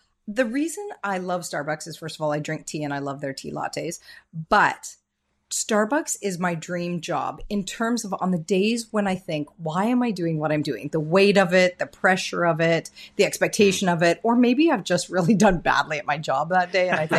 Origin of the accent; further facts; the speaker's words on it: Ontario, Canada; now in Vancouver, Canada; I'm based in Vancouver, actually. I grew up in Southwestern Ontario, went to the University of Western Ontario. My parents are immigrants from India. My mom is British, but met my dad in India. So we're an immigrant family